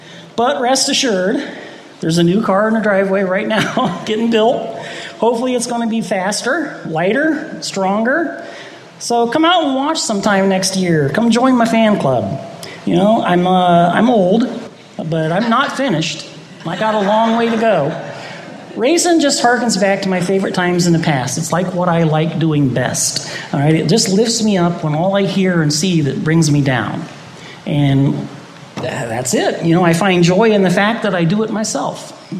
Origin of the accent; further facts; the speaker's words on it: Barberton, Ohio, United States; Then I heard that my hometown track of Barberton Speedway was opening back up just last year, because it's been closed for a few years.